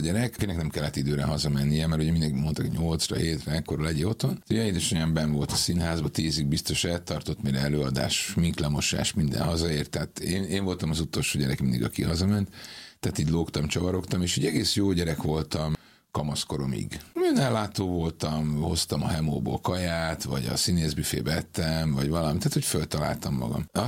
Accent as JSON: {"language": "Hungarian", "town": "Ibrány", "region": "Szabolcs-Szatmár-Bereg", "country": "Hungary", "tie": "born or raised there", "said": "Ibrány a kötődés, valóban ott nőttem, ott nevelkedtem fel. Valamennyire, ugye ott voltak a nagyszülők, rokonság, nagyon sok minden odaköt"}